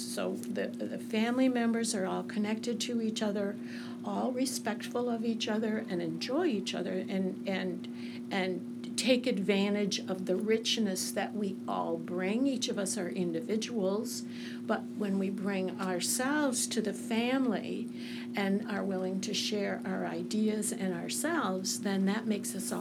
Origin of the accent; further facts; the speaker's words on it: St. Paul, Minnesota, United States; also born or lived in Boston; I grew up in Minnesota. I actually came from Boston, Massachusetts. A lot of people don't know that, but I'll tell you guys that. I was raised in Minnesota in St. Paul.